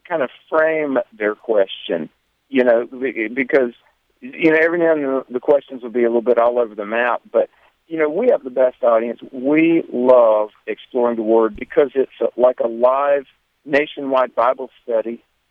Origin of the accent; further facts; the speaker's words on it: the South, United States; accent: Southern; We're from the South, so I guess we sound Southern.